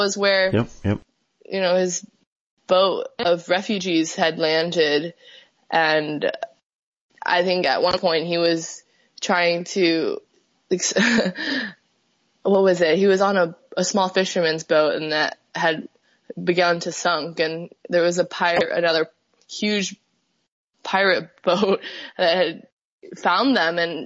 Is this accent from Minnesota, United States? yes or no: no; Plano, Texas, United States; Plano, Texas. So it's just a suburb of Dallas.